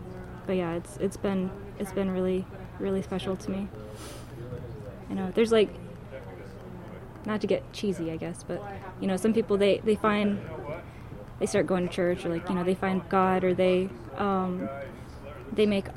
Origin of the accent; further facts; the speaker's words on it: Yakutat, Alaska, United States; But I'm from Yakutat. My family is from Yakutat. They have cultural things here and there. They're in a celebration. They have the Tlingit language in the schools.